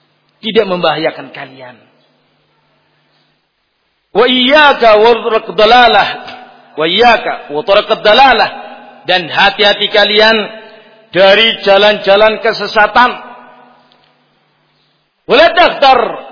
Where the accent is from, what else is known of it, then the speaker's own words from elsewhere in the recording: Java, Indonesia; Bahasa Jawa. Saya orang Jawa Pak.